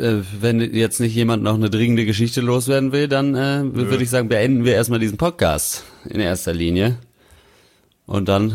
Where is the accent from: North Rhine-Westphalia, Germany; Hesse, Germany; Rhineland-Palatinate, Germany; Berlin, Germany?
Berlin, Germany; born there; ich bin ja auch in Berlin geboren quasi.